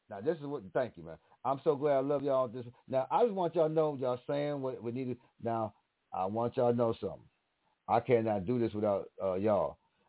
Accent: Miami, Texas, United States; I'm from Miami, Texas.

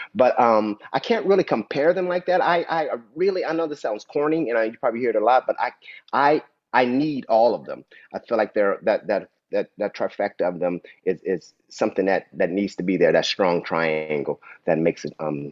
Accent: Dayton, Ohio, United States; So I'm originally from Dayton, Ohio. I'm born and raised. I'm the oldest of five children.

